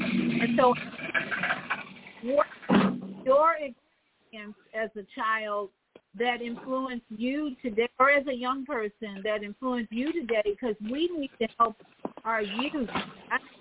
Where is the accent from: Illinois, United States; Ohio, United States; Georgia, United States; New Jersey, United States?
Illinois, United States; Chicago; I grew up in Chicago.